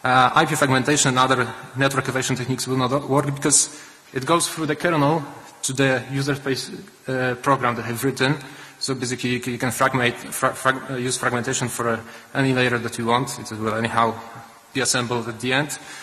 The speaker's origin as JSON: {"language": "English", "country": "Poland", "said": "Hey, I'm from Poland."}